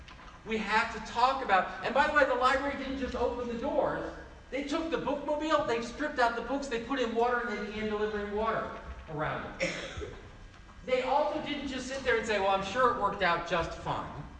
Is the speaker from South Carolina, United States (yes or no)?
no; New York, United States; This is new for me as a New Yorker.